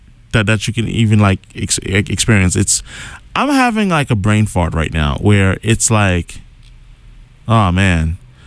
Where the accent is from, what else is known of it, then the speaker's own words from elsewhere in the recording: Boston, Massachusetts, United States; one of the intricacies about being a Bostonian, that dealing with parking, fun times.